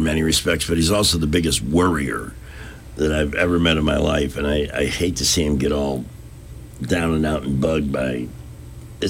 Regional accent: Midwest, United States; accent: Midwestern; It's my Midwestern accent hurts me at times.

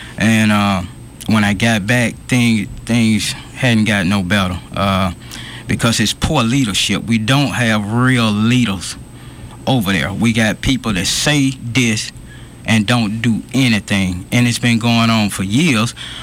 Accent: Montgomery, Alabama, United States; I was born and raised in West Montgomery, right in a little community called Washington Park. Nobody is more West Side than me.

